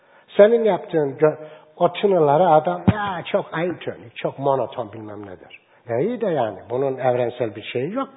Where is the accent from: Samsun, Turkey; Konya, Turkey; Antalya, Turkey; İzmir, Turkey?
Samsun, Turkey; Samsun'da büyüdüğüm için kenar mahalle kültürü almışım. Oralarda büyüdüm.